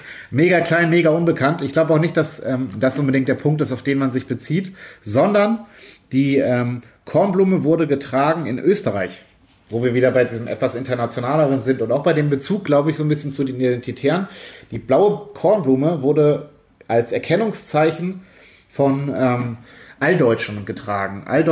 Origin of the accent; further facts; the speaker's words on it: Schleswig-Holstein, Germany; Aumühle ist quasi um die Ecke von meinem Heimatort in der Nähe von Hamburg auf einem Waldfriedhof, relativ großes Grab.